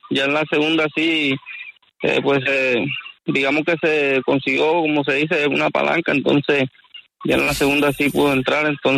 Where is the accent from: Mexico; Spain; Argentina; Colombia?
Colombia; San Marcos, Sucre; De San Marcos, Sucre.